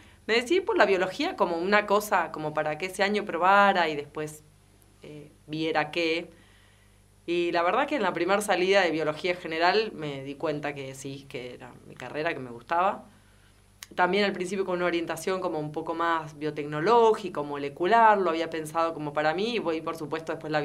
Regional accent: Bahía Blanca, Buenos Aires Province, Argentina; Yo soy de Bahía Blanca, hice la primaria en una escuela de ingeniero White, no de Bahía en sí, sino de un pueblito que hay cerca. Y después hice la secundaria en las escuelas medias de la universidad

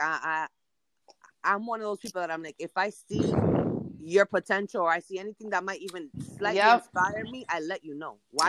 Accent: Lawrence, Massachusetts, United States; Like, Lawrencepreneurs. That's what we are. We're from Lawrence.

